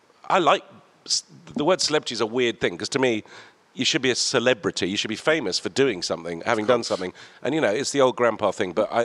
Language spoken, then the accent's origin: English; Beirut, Beirut Governorate, Lebanon; because my hometown's tricky, because my hometown is probably Beirut, and there's not many from Beirut.